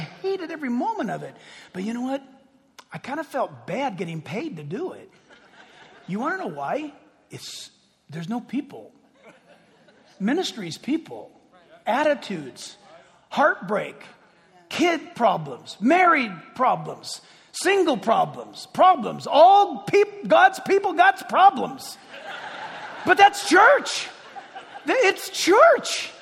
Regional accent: San Diego, California, United States; born there; I was born in California, born in San Diego, migrated.

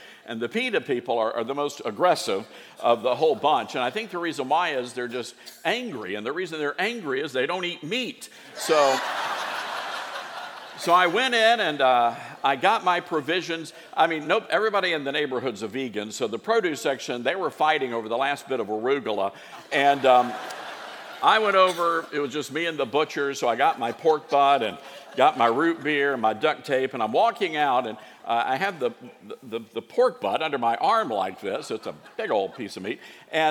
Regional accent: Southern United States, United States; And growing up in the South, we're used to tropical storms and hurricanes.

